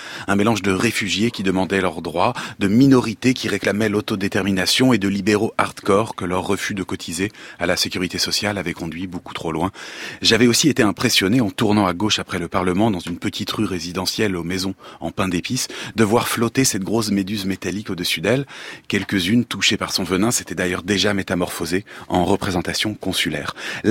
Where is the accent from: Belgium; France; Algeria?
France; En tant que Français